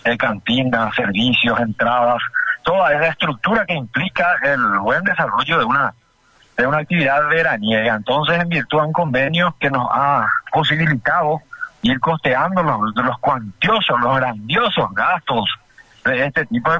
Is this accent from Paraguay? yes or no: yes; Paraguay; en este caso todos somos paraguayos